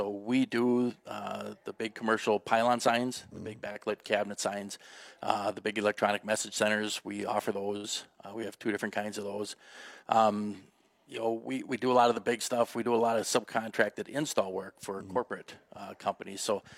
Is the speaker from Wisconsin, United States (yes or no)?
yes; Butternut, Wisconsin, United States; Graduated class in 92. Mm-hmm. She was a couple years after me. Born and raised here.